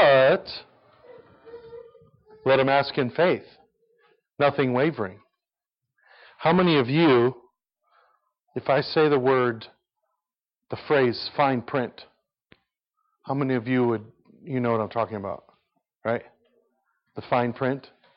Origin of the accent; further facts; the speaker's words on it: Mexico; I'm not trying to slam on my brothers and sisters in my home country. All right, I have a burden for my home as I preach when I go down to Mexico.